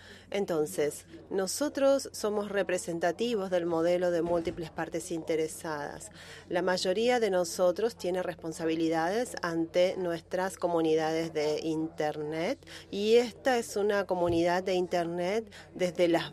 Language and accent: Spanish; Costa Rica; de Costa Rica y hablo a título personal.